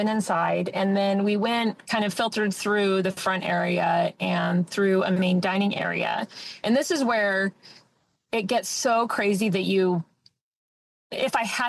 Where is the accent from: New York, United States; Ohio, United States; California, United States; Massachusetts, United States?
California, United States; And they were fascinated that I was from California.